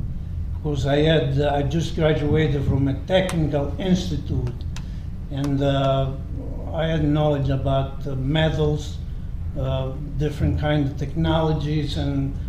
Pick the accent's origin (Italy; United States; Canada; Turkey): Italy; San Donato Val di Comino, Lazio; I was born in July 29, 1942, and I come from a small town called San Donato Valcomino.